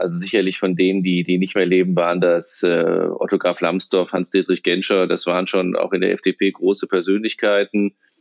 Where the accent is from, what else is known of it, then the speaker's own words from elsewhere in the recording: Hesse, Germany; born there; Ich komme aus gebürtig sozusagen aus Nordhessen